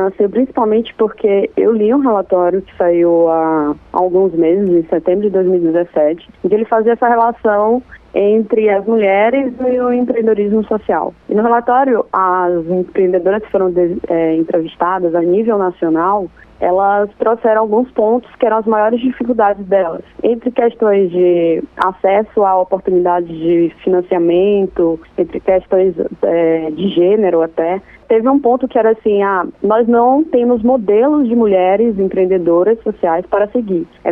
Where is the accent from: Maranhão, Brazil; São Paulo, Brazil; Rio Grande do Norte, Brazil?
Maranhão, Brazil; São Luís; como eu sou de São Luís, eu resolvi falar das mulheres daqui de São Luís.